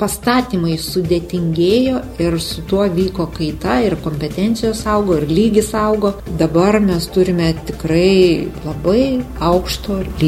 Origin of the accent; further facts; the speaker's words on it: Klaipėda, Klaipėda County, Lithuania; moved away as an adult; now in Vilnius, Lithuania; Klaipėda yra mano gimtasis miestas. Gyvenau čia iki 19 metų, po to išvažiavau studijuoti ir su visam išvažiavau, nes mano šeima yra Vilniuje